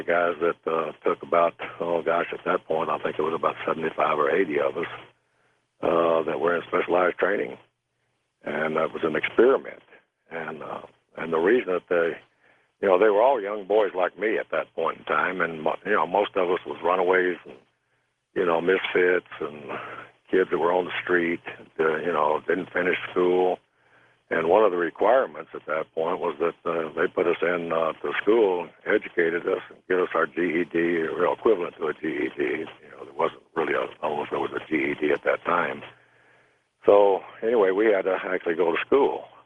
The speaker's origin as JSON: {"language": "English", "town": "Dallas", "region": "Texas", "country": "United States", "tie": "born or raised there", "said": "I was raised in Dallas, Texas."}